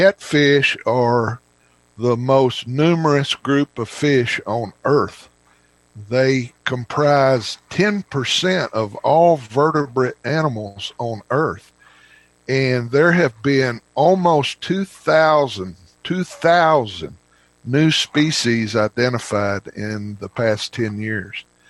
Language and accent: English; Arkansas, United States; I grew up in a small town in eastern Arkansas, about 50 miles west of Memphis, Tennessee. I grew up in the Delta